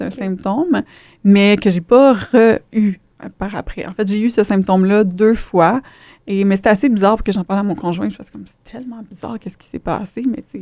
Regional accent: Montreal, Quebec, Canada; Moi, je viens de Montréal, en fait.

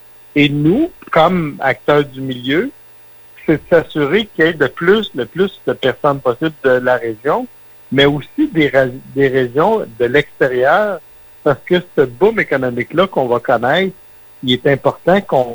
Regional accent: Shawinigan, Quebec, Canada; je renierai jamais mes origines, mais c'est difficile pour moi de dire je viens de Shawinigan.

